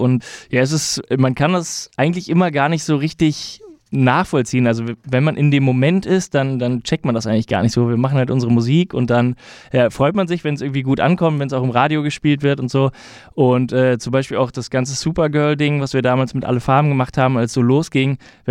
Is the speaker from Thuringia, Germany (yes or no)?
no; Düsseldorf, North Rhine-Westphalia, Germany; now in Berlin, Germany; Und ich komme aus Düsseldorf.